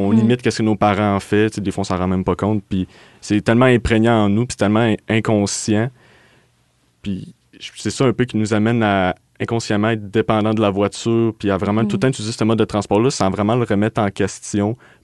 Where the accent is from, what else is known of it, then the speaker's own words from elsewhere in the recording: Quebec, Canada; Je viens de la banlieue de Québec. Je suis un peu éloigné, mais pas autant